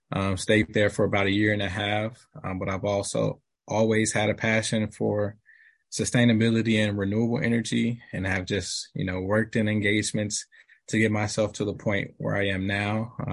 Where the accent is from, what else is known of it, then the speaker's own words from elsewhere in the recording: Gary, Indiana, United States; Born and raised in Gary, Indiana. I'm only 26 at this point. Basically been in Northwest Indiana majority of my life.